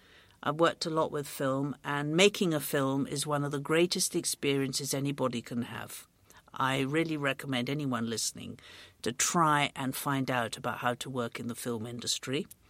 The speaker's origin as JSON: {"language": "English", "town": "San Francisco", "region": "California", "country": "United States", "tie": "born there", "said": "I was born in San Francisco in 1949, long time ago, and I lived in seven countries before the age of 15."}